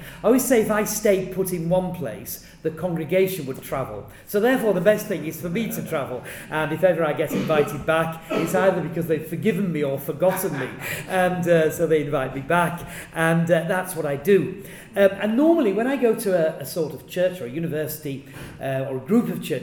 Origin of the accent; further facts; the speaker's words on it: Yorkshire and the Humber, United Kingdom; I come from Yorkshire, which is in the northeast of England.